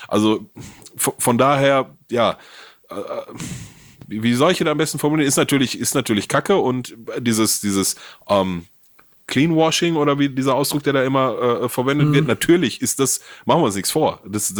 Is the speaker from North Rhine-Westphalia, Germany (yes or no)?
yes; Gelsenkirchen, North Rhine-Westphalia, Germany; Ich komme aus Gelsenkirchen, ne?